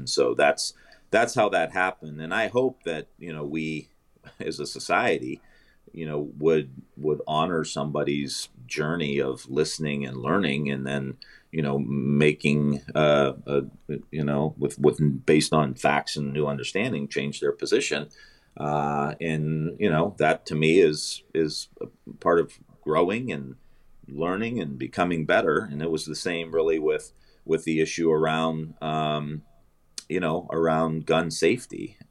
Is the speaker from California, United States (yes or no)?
no; Youngstown, Ohio, United States; When people hear that I'm from the Youngstown area, there's immediate rapport, because they know that I know what they've been through.